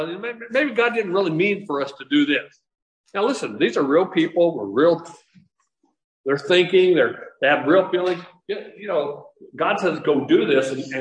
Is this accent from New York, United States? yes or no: no; Chandler, Arizona, United States; I remember growing up in Chandler, we drink water right out of the well.